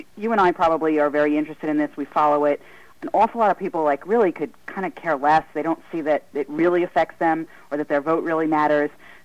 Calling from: New York, United States; I am calling from right down south from you guys, right on the south shore of Long Island.

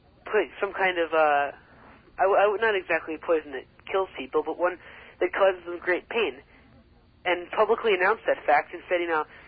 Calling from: Kings Park, New York, United States; Kings Park.

